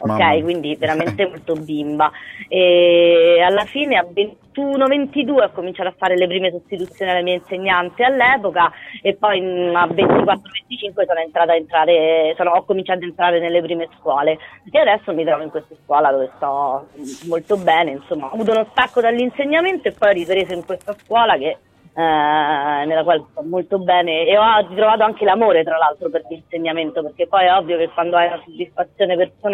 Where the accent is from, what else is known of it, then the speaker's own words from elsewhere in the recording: Rome, Lazio, Italy; io sono di Centocelle, nata, cresciuta e vissuta, mi sono spostata poi per un certo periodo, ma poi sono ritornata, e i quartieri di Roma sono tutti piccoli paesi